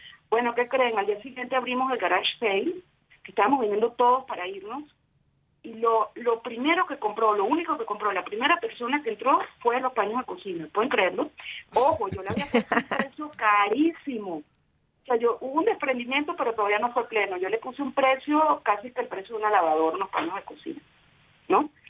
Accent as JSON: {"language": "Spanish", "country": "Venezuela", "moved": "as an adult", "lives_now": "Philippines", "said": "Cuando yo me fui de Venezuela a Filipinas"}